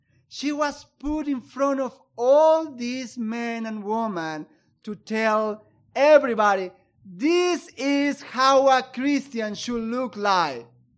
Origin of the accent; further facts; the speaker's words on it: Peru; I am from Peru, and in South America, as you know, most of those countries for centuries have been ruled by Roman Catholic governments.